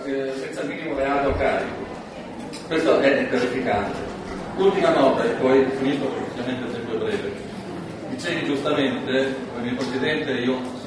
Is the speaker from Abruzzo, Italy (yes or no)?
no; Verona, Veneto, Italy; sono di Verona, ma opero politicamente a Bologna da tanti anni.